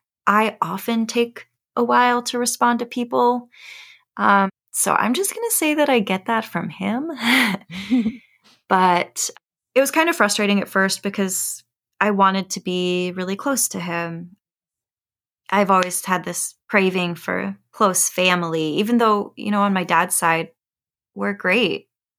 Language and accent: English; Texas, United States; I always felt othered growing up in South Texas because of my light skin. And I was, you know, made fun of for not knowing Spanish fluently down there.